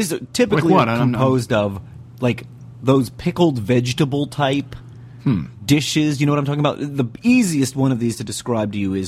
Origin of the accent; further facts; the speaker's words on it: Pennsylvania, United States; we grew up in Berks County. One of the neighboring counties to Berks is Lancaster, and Lebanon as well.